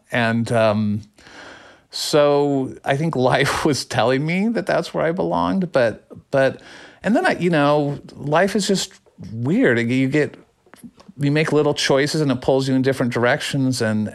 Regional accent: Phoenix, Arizona, United States; I grew up in Phoenix, Arizona, so I didn't see a lot of shows live

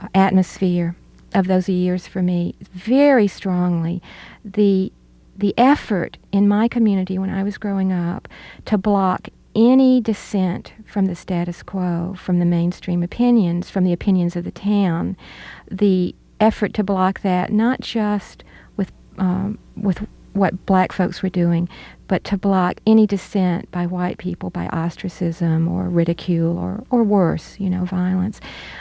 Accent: Alabama, United States; born or raised there

